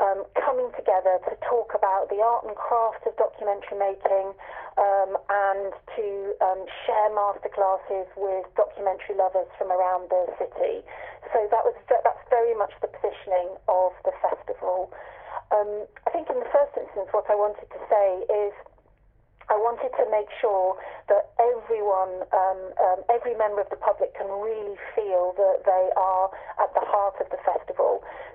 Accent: Chester, North West England, United Kingdom; now in South Yorkshire; I'm from across the Pennines. I'm originally from Chester, so I've been welcomed across the Pennines into South Yorkshire

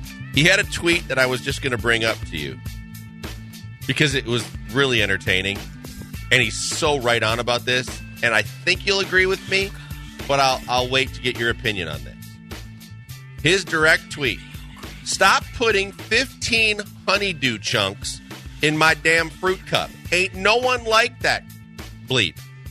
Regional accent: Milwaukee, Wisconsin, United States; So growing up in Milwaukee, Dan Plesac was a pitcher for the Brewers. And so when I was a little kid, I saw Dan Plesac pitch.

